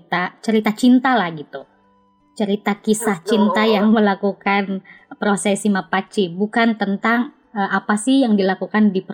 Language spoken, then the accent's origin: Indonesian; Sulawesi, Indonesia; kita saja sebagai orang Sulawesi tidak mendapatkan pesan itu ya